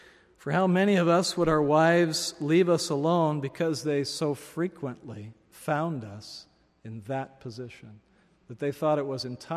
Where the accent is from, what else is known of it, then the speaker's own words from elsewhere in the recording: Seattle, Washington, United States; When I travel now, people find out I'm from Seattle